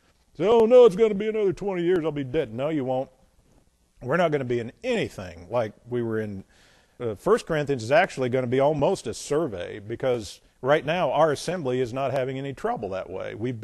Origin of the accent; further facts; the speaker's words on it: Jefferson, Indiana, United States; I lived where I grew up in Jefferson, Indiana. Tim and I, where we grew up, right next door was the parsonage.